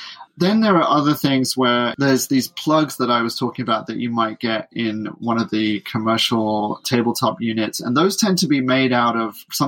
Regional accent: United Kingdom; accent: British; Yeah, my British accent maybe makes it a little bit hard to...

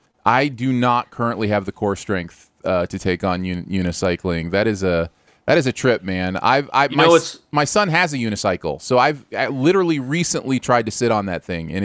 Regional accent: Michigan, United States; I guess because I grew up in Michigan and would go to Mackinac Island occasionally on the north side.

